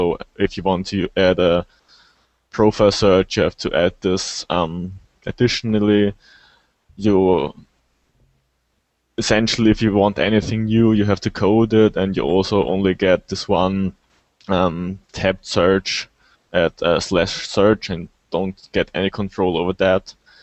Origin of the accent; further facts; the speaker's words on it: Vienna, Austria; English is a second language; I'm from Austria. More concrete, from Vienna. I'm a student.